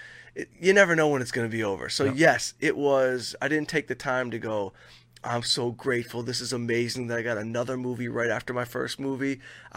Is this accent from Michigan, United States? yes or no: yes; Detroit, Michigan, United States; you know, I come from Detroit, so I know some shady people in my life, and I've been around organized crime a little bit in my life.